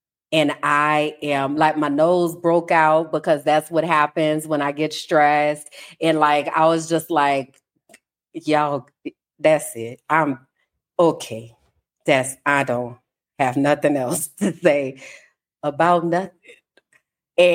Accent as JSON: {"language": "English", "town": "New Orleans", "region": "Louisiana", "country": "United States", "said": "and I'm from New Orleans for anybody who didn't know."}